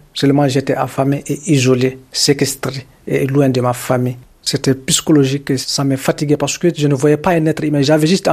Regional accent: Mali; Moi, j'ai dit que je suis malien contre l'impunité

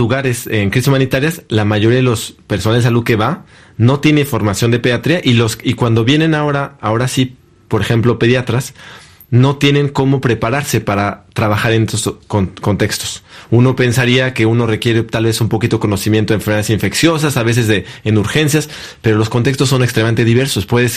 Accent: Mexico; En mi imaginario como mexicano era

